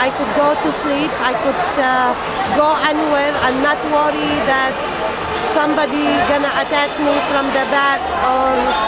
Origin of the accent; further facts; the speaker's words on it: Israel; I grew up in Israel, which is, everybody know the situation over there.